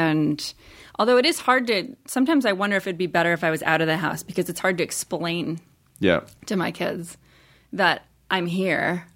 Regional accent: Midwest, United States; Like, I grew up in the Midwest. I went to Catholic school, and, like, it was a completely different existence.

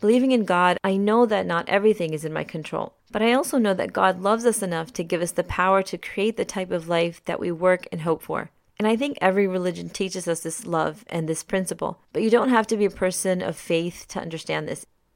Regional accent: Maryland, United States; also born or lived in Pakistan; I was born in Pakistan, but came to the U.S. at only 3 years old, and I grew up in Maryland for most of my life.

